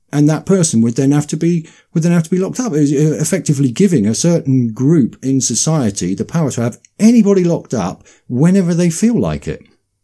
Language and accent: English; United Kingdom; it goes right against everything that people understand as being British, because we've always had a tradition of humour.